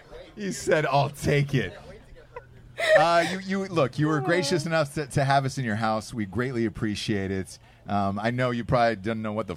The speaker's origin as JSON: {"language": "English", "town": "Atlanta", "region": "Georgia", "country": "United States", "said": "So I'm from Atlanta, and that's true. Yes. When the circus came into town, my parents used to take me as a kid"}